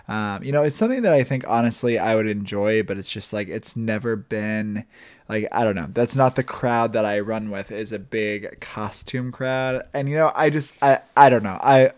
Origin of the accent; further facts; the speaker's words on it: Midwest, United States; I kind of marvel at people from the Midwest, which I'm from the Midwest